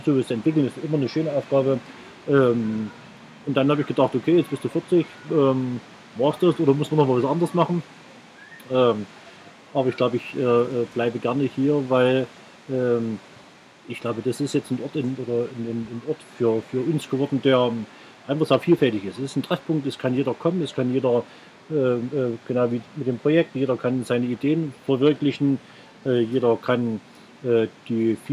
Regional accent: Saxony, Germany; ich komme eigentlich aus dem Erzgebirge, man hört es vielleicht noch ein bisschen von der Sprache

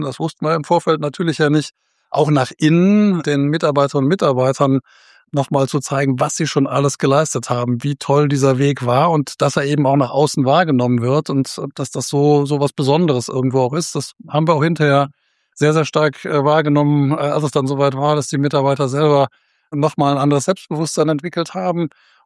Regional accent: Remscheid, North Rhine-Westphalia, Germany; bin auch hier in Remscheid geboren, von daher ist das meine Heimatstadt

